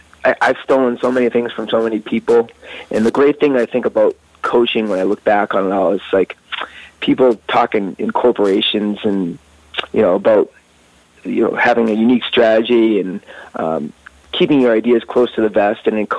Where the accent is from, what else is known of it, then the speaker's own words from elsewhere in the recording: North Andover, Massachusetts, United States; I grew up in North Andover, so it was sort of an easy transition